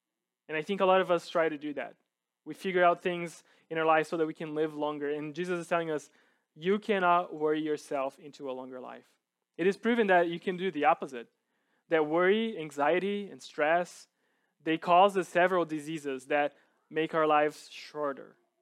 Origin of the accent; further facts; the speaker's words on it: São Paulo, Brazil; English is a second language; I grew up in Brazil. And growing up, I grew up in the city in São Paulo.